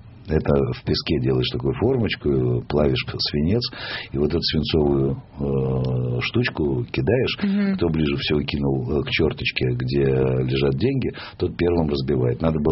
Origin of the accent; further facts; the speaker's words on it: Ukraine; accent: Ukrainian; сказали, что я говорю с украинским акцентом.